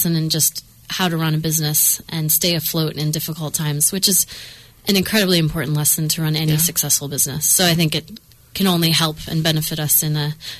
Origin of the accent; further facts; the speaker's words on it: East Coast, United States; I'm from the East Coast, and I was got a job in New York working for a gourmet magazine right out of college.